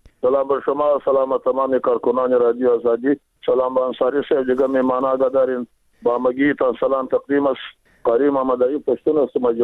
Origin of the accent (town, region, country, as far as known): Afghanistan